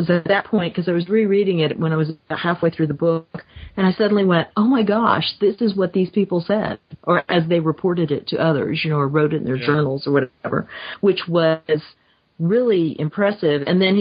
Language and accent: English; Kansas, United States; now in Texas, United States; I grew up in Kansas. I'm living in Texas